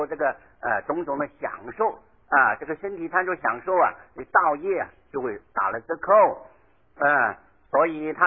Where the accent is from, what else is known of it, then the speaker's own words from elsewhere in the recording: China; 本来这个我们中国人习惯是穿鞋子穿袜子啊